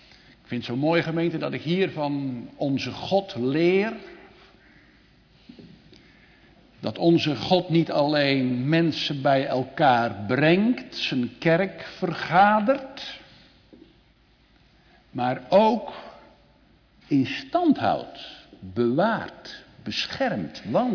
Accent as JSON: {"language": "Dutch", "town": "'s-Hertogenbosch", "region": "North Brabant", "country": "Netherlands", "tie": "born there", "said": "Ik ben in Den Bosch geboren."}